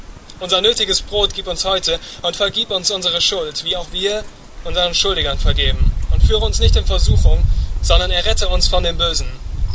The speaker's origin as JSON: {"language": "German", "town": "Siegen", "region": "North Rhine-Westphalia", "country": "Germany", "said": "bei uns zu Hause, ich komme aus Achenbach, Siegen-Achenbach"}